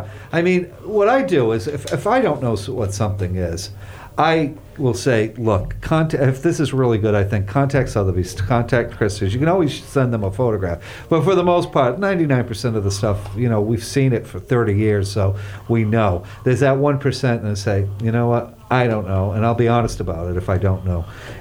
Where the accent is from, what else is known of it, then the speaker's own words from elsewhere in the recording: Northeast, United States; I do too, because that's because I'm from the Northeast.